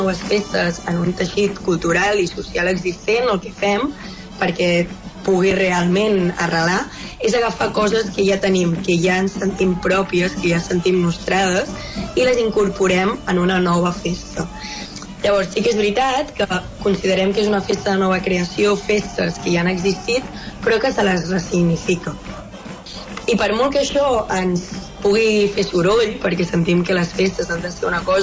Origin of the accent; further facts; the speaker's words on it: Palau-solità i Plegamans, Catalonia, Spain; En el cas de Palau, que és el meu poble